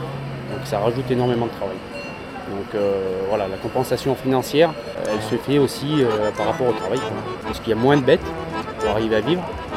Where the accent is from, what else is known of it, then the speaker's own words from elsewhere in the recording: Grenoble, Auvergne-Rhône-Alpes, France; Je suis originaire de Grenoble. Donc mes grands-parents ont vécu sur le Vercors, mes oncles aussi. Mais moi j'ai grandi sur Grenoble.